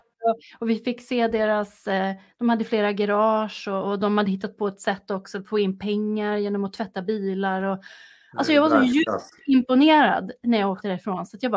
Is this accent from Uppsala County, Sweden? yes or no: yes; Tierp, Uppsala County, Sweden; Jag är uppvuxen utanför Tierp själv.